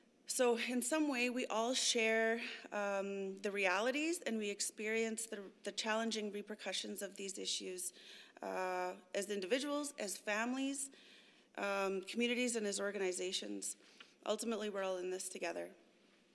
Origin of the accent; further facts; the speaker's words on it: Sioux Valley Dakota Nation, Manitoba, Canada; So I grew up in Weipazokawakapa, also known as Sioux Valley Dakota Nation in southwestern Manitoba, within a family committed to our traditions and disrupting the intergenerational cycles.